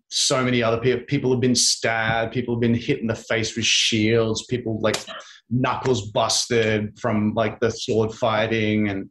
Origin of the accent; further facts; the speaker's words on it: Australia; I'm Australian, I swear.